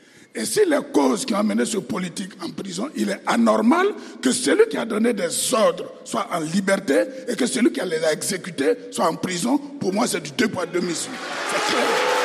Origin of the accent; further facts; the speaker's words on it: Côte d’Ivoire; moi, en tant qu'Ivoirien, qui veut que son pays soit stable